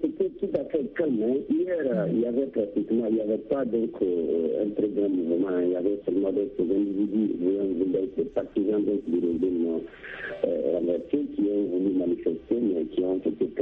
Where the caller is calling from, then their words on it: Niamey, Niger; Merci de m'avoir appelé concernant l'actualité de chez nous au Niger à Niamey.